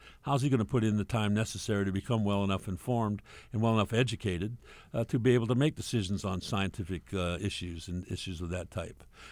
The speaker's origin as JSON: {"language": "English", "town": "New Orleans", "region": "Louisiana", "country": "United States", "tie": "born or raised there", "said": "Best system I came across was when I grew up in New Orleans"}